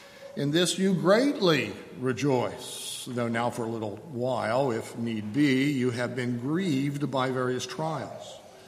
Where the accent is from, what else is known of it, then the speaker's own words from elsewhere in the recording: Missouri, United States; I'm from Missouri. Well, not really. I was born in Bellevue. But I like the state motto.